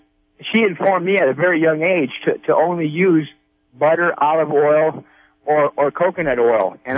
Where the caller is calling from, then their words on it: Piercy, California, United States; also born or lived in Humboldt County; Yes, I'm from Piercy, from Mendocino County.